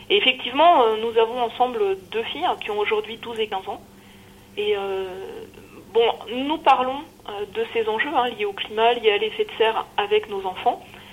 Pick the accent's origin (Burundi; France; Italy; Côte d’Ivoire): France; Grand Est; qui m'avait emmenée avec lui faire des fouilles en Lorraine, là où j'ai grandi.